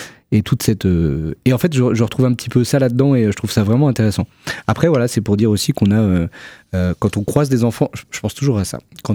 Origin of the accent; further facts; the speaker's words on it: Beirut, Beirut Governorate, Lebanon; also born or lived in Syria; now in Western country; Mais ma ville c'est Beyrouth, c'est là que j'ai habité quand on est parti de la Syrie à cause de la guerre, c'est là qu'il y a mon école et toutes mes copines